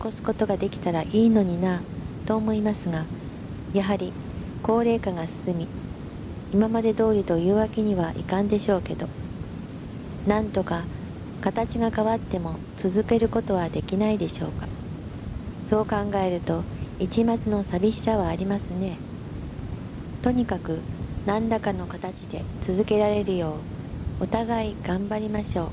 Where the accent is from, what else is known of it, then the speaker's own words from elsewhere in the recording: Higashiosaka, Osaka, Japan; 初年度は私の地元東大阪で